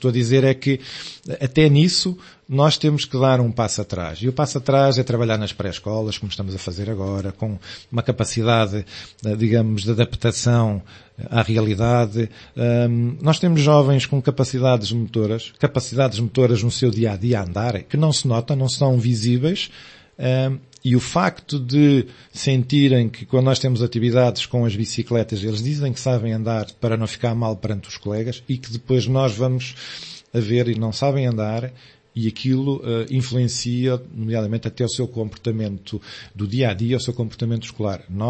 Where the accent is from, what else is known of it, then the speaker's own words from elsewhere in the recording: Gafanha da Nazaré, Aveiro, Portugal; Eu sou natural da Gafanha da Nazaré.